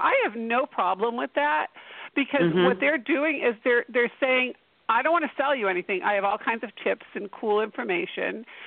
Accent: Boston, Massachusetts, United States; I grew up in Boston and went to school in New York.

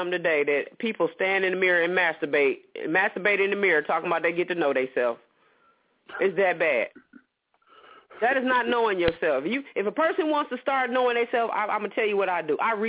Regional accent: Saginaw, Michigan, United States; born there; No, I'm a motherfucking American. I was born in Saginaw, Michigan.

